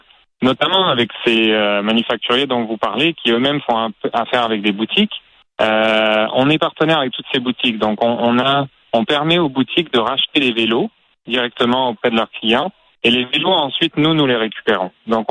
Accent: Quebec, Canada; surtout chez nous au Québec.

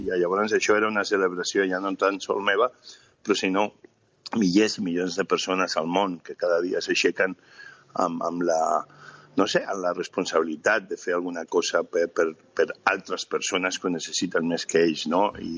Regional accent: Santa Coloma de Cervelló, Catalonia, Spain; jo que he crescut a Santa Coloma de Cervelló

